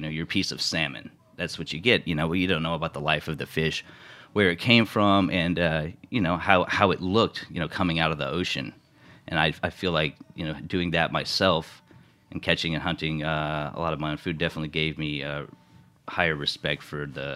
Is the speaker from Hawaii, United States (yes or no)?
no; Houston, Texas, United States; also born or lived in San Antonio; I'm from Houston, Texas.